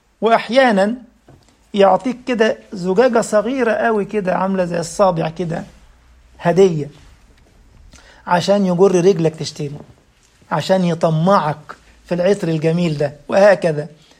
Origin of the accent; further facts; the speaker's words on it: Egypt; عندنا في مصر يقول لك بيتكلم من مناخيره